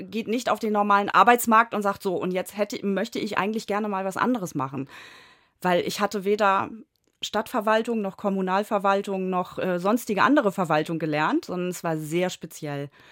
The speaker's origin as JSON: {"language": "German", "town": "Jesteburg", "region": "Lower Saxony", "country": "Germany", "tie": "born or raised there", "also_born_or_lived": "Hamburg", "said": "Also ich bin schon in Hamburg geboren, aber dann relativ schnell sind meine Eltern aufs Land gezogen und ich bin in Jesteburg groß geworden, ja. Dann für die Ausbildung bin ich tatsächlich nochmal nach Hamburg gezogen, ein paar Jahre."}